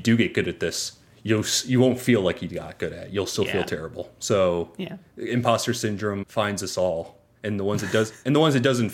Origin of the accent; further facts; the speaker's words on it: Ohio, United States; nowhere, Ohio, which you're from Cleveland, so maybe you know a little bit of this, but imagine...